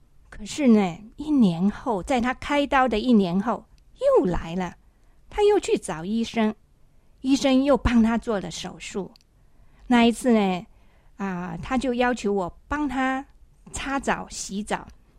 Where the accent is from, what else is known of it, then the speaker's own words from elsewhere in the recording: China; 那在我们中国人来讲，亚洲来讲呢，乳癌是占女性癌症的第二位